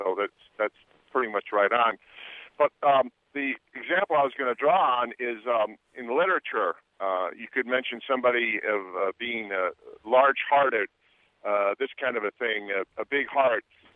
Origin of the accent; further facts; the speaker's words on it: Chicago, Illinois, United States; As it relates to religion, I was raised Catholic in Chicago